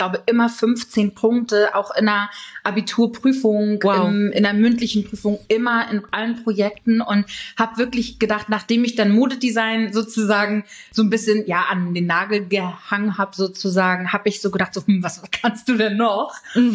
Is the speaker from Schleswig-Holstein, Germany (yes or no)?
yes; Schleswig-Holstein, Germany; Ich komme aus Schleswig-Holstein und bin Hochzeits- und Eventsängerin.